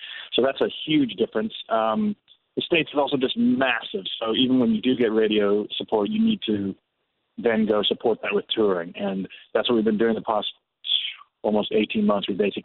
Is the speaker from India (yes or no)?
no; South Africa; also born or lived in London, United Kingdom; now in Phoenix, United States; We moved to South Africa when we were two, and then we grew up in South Africa and moved to Phoenix, Arizona.